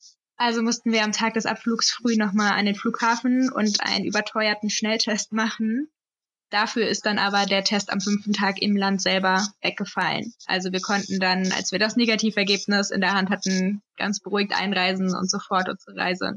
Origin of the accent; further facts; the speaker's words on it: Hesse, Germany; Aber wir kommen ja aus Hessen und die Hessen trinken halt nun mal Apfelwein